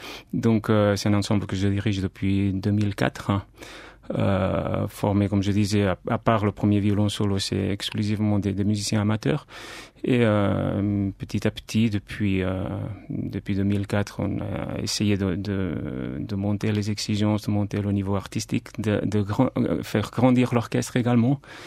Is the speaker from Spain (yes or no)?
yes; Barcelona, Catalonia, Spain; French is a second language; now in Geneva, Switzerland; Donc je viens de Barcelone.